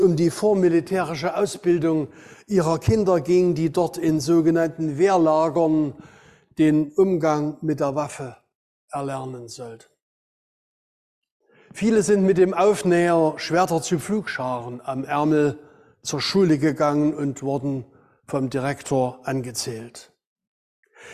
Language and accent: German; Thuringia, Germany; Weihnachten in den Nachkriegs- und Hungerjahren bei uns zu Hause in Thüringen oder hier im Erzgebirge.